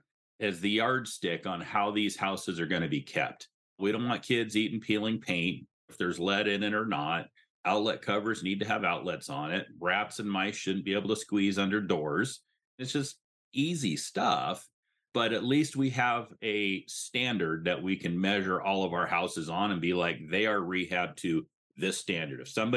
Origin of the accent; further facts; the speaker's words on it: Hanalei, Hawaii, United States; My folks were top producer real estate agents over in Hawaii. I grew up on the North Shore of Kauai in Hanalei